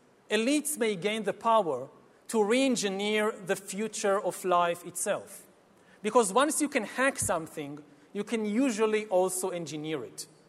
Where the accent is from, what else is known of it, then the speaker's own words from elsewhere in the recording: Israel; while my home country of Israel is trying to build a total surveillance regime in the West Bank.